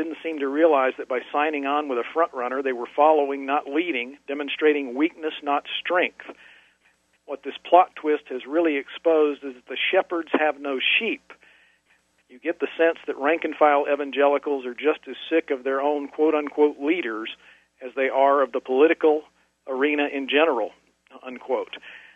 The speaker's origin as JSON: {"language": "English", "region": "Idaho", "country": "United States", "lives_now": "Michigan, United States", "said": "I moved to Michigan from Idaho, so I'm one of those guys on the blue fans, you know, the Boise State Broncos."}